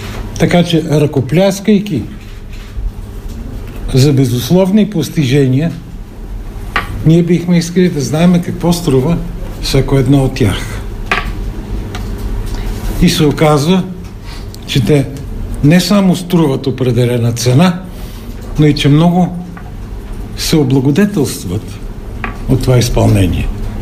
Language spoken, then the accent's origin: Bulgarian; Sofia, Sofia City, Bulgaria; Аз обаче като редови софиянец, ento поколение, искам да попитам.